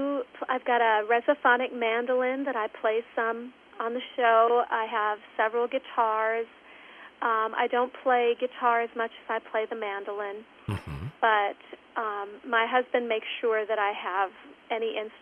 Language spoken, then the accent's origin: English; St. Stephen, Minnesota, United States; Yes, growing up in St. Stephen, you know, St. Joe's just 7-8 miles down the road.